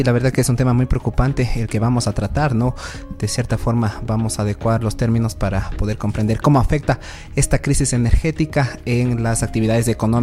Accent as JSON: {"language": "Spanish", "country": "Ecuador", "said": "Como buen ecuatoriano."}